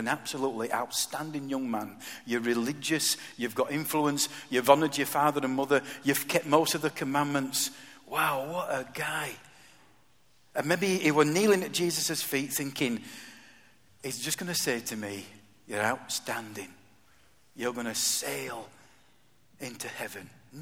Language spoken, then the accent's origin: English; Yorkshire and the Humber, United Kingdom; I do as a Yorkshireman